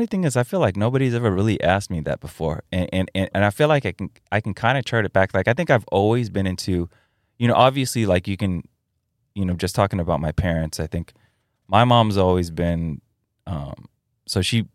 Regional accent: New York City, New York, United States; I grew up in the Upper West Side. So okay. in an admittedly pretty bougie area.

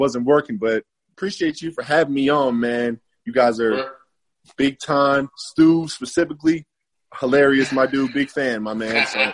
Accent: West Palm Beach, Florida, United States; so I'm a South Florida kid, so I'm from West Palm Beach, Florida, so you guys are right down the street

